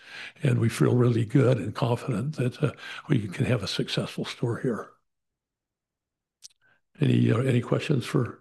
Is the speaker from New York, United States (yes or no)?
no; Bountiful, Utah, United States; I'm from Bountiful.